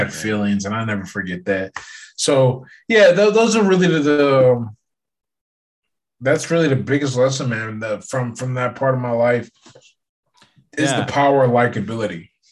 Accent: Pittsburgh, Pennsylvania, United States; So I'm from Pittsburgh, Pennsylvania. I'm actually here right now. I live here.

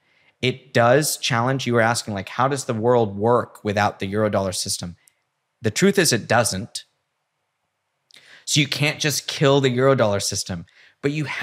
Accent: United States; as an American, that's what I can see is a problem.

